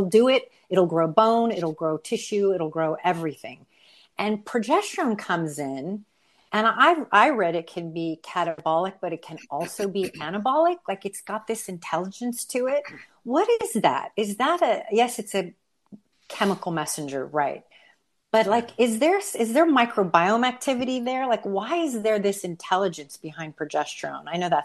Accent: El Paso, Texas, United States; born there; I was born in El Paso, and I'm not taking it.

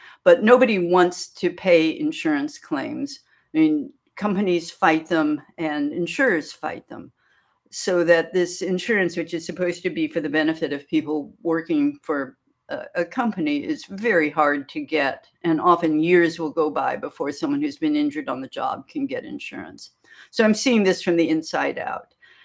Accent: Kansas, United States; I grew up in Kansas, as everyone knows by now

